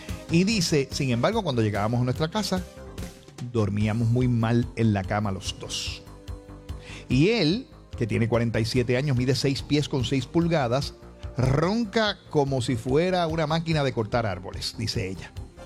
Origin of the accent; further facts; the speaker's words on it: Puerto Rico; nosotros somos insulares los puertorriqueños porque nos quedamos mirando para adentro